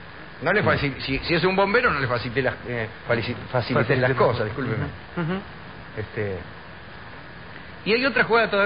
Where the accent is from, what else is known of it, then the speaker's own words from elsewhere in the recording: Rosario de la Frontera, Salta, Argentina; de Rosario de la Frontera en Salta, mira vos.